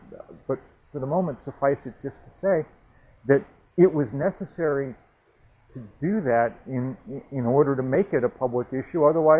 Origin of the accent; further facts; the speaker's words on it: Vermont, United States; That's my home state of Vermont, where we're still recovering from hurricane.